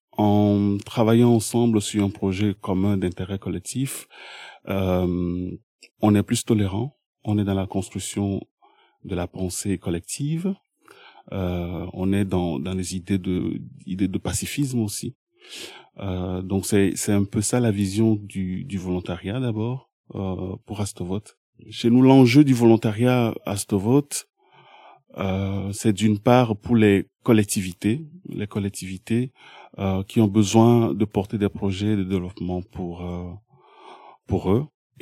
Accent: Togo; now in Belgium; Je suis originaire du Togo, un petit pays de l'Afrique de l'Ouest. Avant d'arriver en Belgique

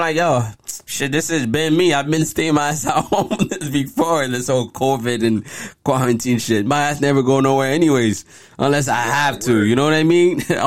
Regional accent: Haiti; To me, I was born in Haiti, right? So when I was raised in Haiti, the first hip-hop song I heard was

